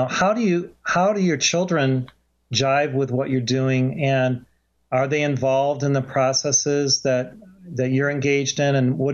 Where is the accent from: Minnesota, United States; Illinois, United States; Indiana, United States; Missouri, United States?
Illinois, United States; Chicago; Well, I grew up near Chicago, and my dad worked in downtown Chicago in the city. And then we moved to a farm in southern Illinois